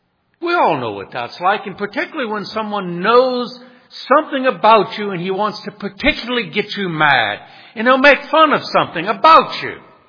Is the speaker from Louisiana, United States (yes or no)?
yes; New Orleans, Louisiana, United States; I grew up in New Orleans, which had a strong French ancestry, so there was dueling there.